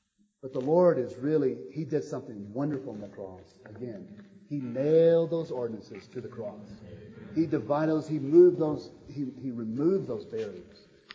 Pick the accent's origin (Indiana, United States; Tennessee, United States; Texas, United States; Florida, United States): Texas, United States; moved away; You know, I came from Texas, and, you know, there's things. When I got to California, man, avocados everywhere.